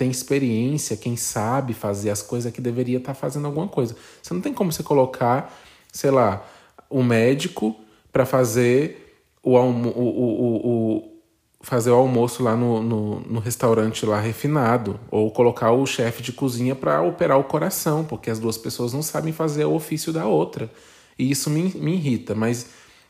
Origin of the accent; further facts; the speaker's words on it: Brazil; E como bom brasileiro que eu sou